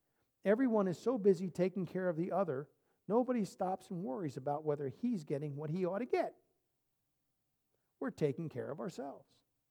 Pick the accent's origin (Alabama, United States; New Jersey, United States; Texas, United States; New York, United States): New Jersey, United States; Now, I'm from Jersey.